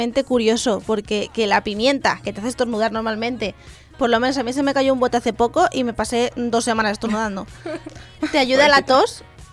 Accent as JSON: {"language": "Spanish", "region": "Valencian Community", "country": "Spain", "said": "No, sí, soy valenciana, tengo que haber probado."}